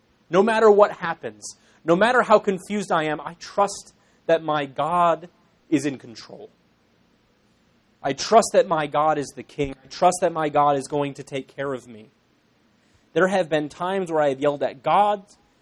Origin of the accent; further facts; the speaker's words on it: Ireland; I'm Irish, so it just flows.